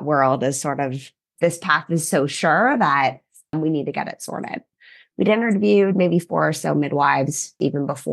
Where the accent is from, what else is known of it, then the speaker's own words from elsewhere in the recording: Los Angeles, California, United States; I grew up in Los Angeles, suburbs of Los Angeles, but in a, I don't know, pretty conservative family, I would say, in a lot of ways.